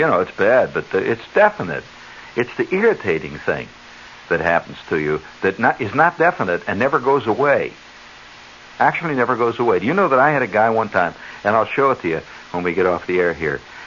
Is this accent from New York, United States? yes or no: yes; New York, United States; I'm a New Yorker, you know. It's in my cab-hailing hand.